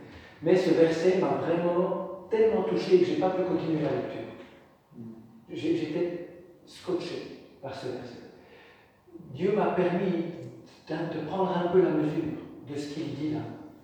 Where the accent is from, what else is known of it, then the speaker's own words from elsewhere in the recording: Bourgogne-Franche-Comté, France; also born or lived in Paris / Canada; j'ai étudié au Canada, à l'école publique, et avant ça, à Paris, une école d'ingénieurs. Et avant ça, je viens du pays de Montbéliard. Ceux qui connaissent bien les accents l'ont reconnu.